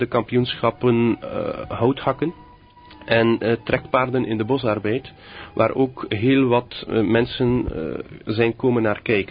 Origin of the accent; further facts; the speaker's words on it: Flanders, Belgium; Bij ons in Vlaanderen gaat dat, laat ons zeggen, beter dan vroeger.